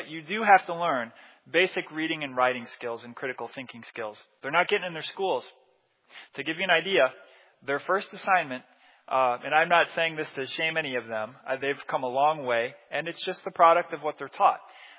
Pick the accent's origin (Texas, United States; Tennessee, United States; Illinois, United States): Illinois, United States; Rockford; I was raised in Rockford, Illinois, not too far away from here.